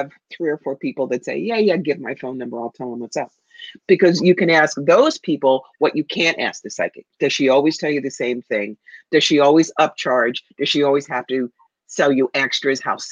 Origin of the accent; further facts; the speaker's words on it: New York, United States; I am a New Yorker.